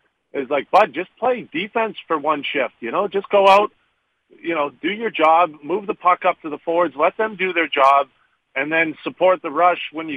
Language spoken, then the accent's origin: English; Boston, Massachusetts, United States; Well, you know, I'm from Boston, so I grew up with Dunkin'. It's my go-to.